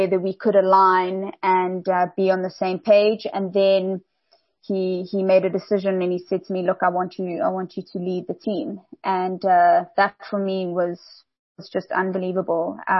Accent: Johannesburg, Gauteng, South Africa; Yeah, so I grew up in Johannesburg. I went to school in Joburg

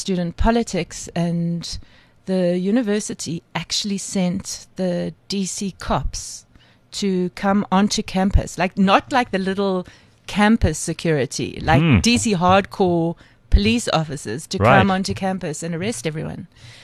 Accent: South Africa; But it's also, I think it's what makes us as South African filmmakers creative.

